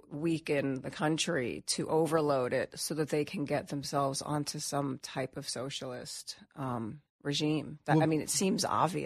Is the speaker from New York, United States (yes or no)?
yes; Whitestone, New York, United States; Whitestone, under the Whitestone Bridge, Malba, a little mafia neighborhood.